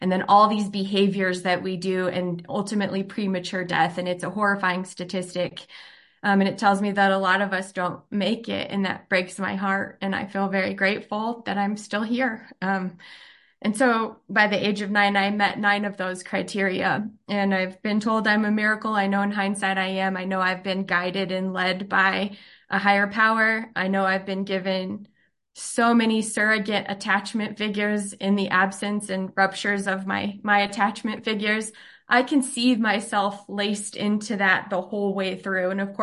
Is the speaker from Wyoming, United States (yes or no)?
yes; Cheyenne, Wyoming, United States; I was born in Cheyenne, Wyoming, in 1982 to my mom and dad. We lived in poverty in some low-income apartments.